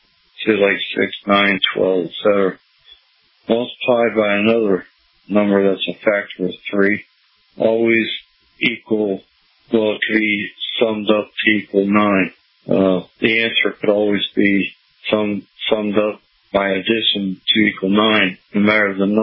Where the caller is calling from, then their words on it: Poplar, Montana, United States; I'm calling from Poplar, Montana. I'm actually listening to you on Paranormal Radio.